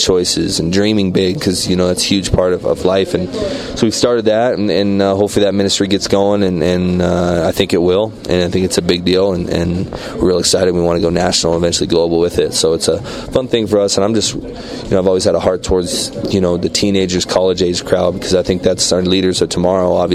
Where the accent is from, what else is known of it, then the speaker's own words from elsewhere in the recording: Spokane, Washington, United States; a huge youth ministry out of my hometown, Spokane, Washington